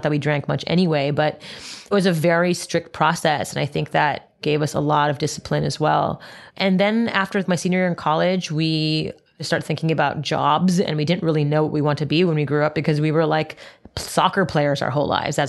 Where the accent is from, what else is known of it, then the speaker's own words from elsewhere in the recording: Montreal, Quebec, Canada; My mother's from Japan and my dad's from India. And I grew up in Montreal, Canada.